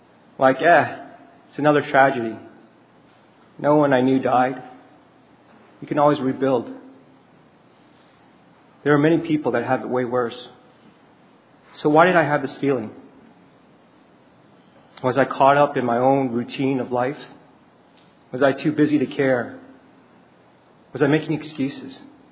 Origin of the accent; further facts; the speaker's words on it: New Orleans, Louisiana, United States; See, I was born and raised in New Orleans.